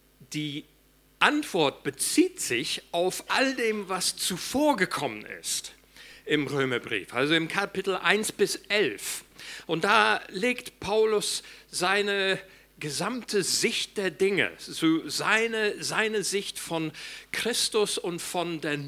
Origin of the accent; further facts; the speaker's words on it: England, United Kingdom; German is a second language; now in Germany; Also ich bin Brite, Engländer, kann man nichts Verkehrtes sagen bei mir, und auch inzwischen Deutsche.